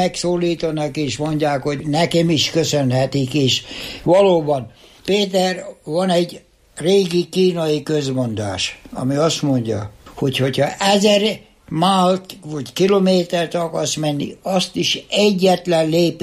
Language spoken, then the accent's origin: Hungarian; Hungary; born there; also born or lived in Australia; nektek őszintén, hogy én elsősorban magyarnak érzem magam, meg mindig az is voltam Ausztráliában. Itt születtem, és nem vélete, hogy én hazajöttem.